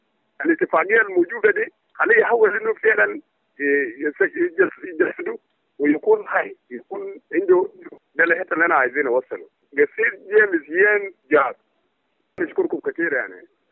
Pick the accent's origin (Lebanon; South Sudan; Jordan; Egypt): South Sudan; لو كلنا كسودانيين جنوبيين